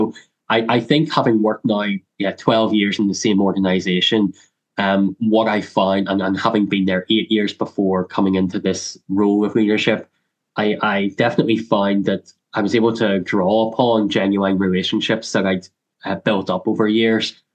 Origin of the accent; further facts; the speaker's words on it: Northern Ireland, United Kingdom; I got very interested in the troubles, in what had unfolded just a few miles from where I grew up in the Mays prison.